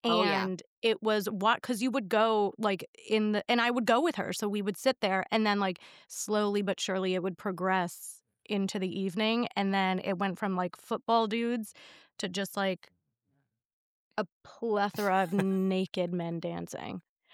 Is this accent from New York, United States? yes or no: yes; New York, United States; I grew up in New York, like Manhattan and Long Island.